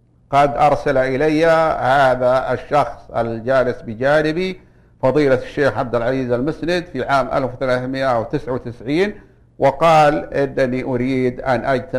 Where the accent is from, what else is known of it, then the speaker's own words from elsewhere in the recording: Mecca, Makkah Province, Saudi Arabia; يأتون إلى بلادنا مكة المكرمة وهي بلاد حارة